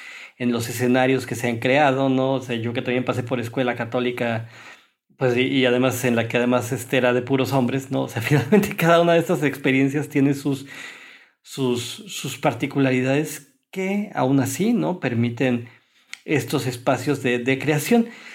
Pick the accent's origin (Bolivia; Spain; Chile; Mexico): Mexico; Para los que somos de México